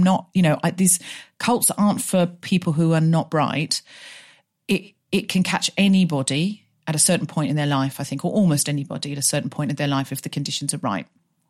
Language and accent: English; Australia; I was raised in Australia. I was raised in like Home and Away, but with extra God.